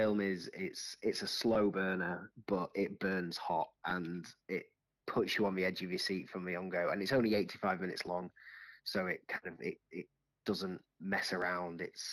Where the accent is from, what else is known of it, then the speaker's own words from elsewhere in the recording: Yorkshire and the Humber, United Kingdom; also born or lived in North West England; now in Wagga Wagga, Australia; So I'm from Yorkshire and near Manchester originally. So only been in Wagga now for 3 months. So still kind of new to the area.